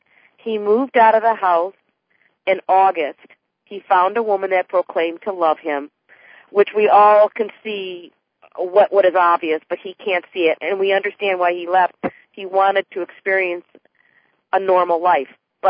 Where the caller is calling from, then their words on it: Florida, United States; Oh, hi, Donna. … I'm calling from Florida.